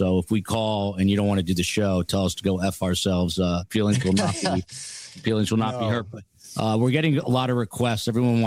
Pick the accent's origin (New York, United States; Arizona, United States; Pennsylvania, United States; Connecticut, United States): Arizona, United States; Douglas; born there; I was born in Douglas, Arizona.